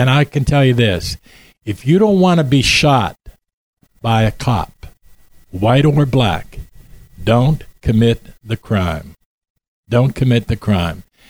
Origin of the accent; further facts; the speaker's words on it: Pittsburgh, Pennsylvania, United States; Well, I grew up in the inner city of Pittsburgh. I grew up in Glenwood. Everybody thinks I grew up in Hazelwood, but I am guilty of social climbing when I say I'm from Hazelwood.